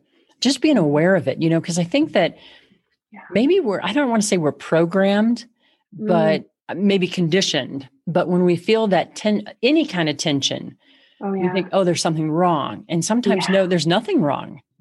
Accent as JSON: {"language": "English", "region": "Midwest", "country": "United States", "tie": "born or raised there", "said": "I grew up in the Midwest. It is flat in the Midwest"}